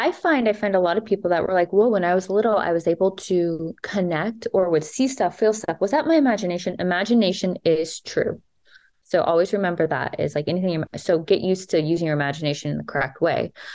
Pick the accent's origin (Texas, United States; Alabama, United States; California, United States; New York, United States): Texas, United States; I grew up in Texas where religion was a huge thing.